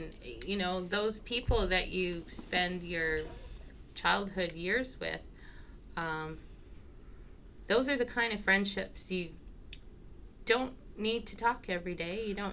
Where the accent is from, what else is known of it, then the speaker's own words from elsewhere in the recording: Edmonton, Alberta, Canada; born there; I was born in Edmonton.